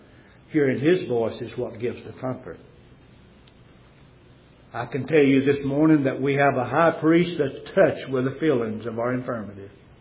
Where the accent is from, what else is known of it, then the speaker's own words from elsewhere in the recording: the South, United States; I'm from the South, and we used to run around barefooted all summertime to save our shoes.